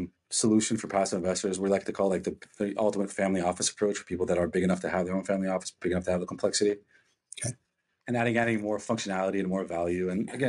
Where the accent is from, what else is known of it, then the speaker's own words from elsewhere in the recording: Israel; now in United States; I'm from Israel and I was in the US for a few weeks for business and we ended up staying here.